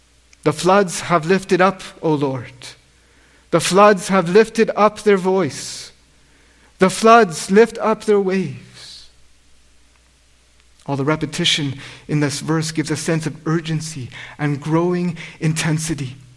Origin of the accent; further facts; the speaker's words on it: British Columbia, Canada; I grew up in the Fraser Valley on the west coast of Canada.